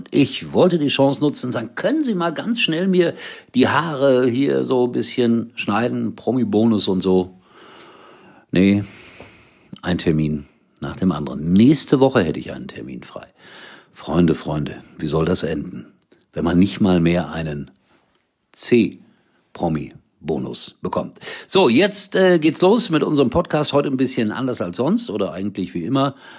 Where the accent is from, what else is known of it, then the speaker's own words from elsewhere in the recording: Germany; Dafür sind wir Deutsche.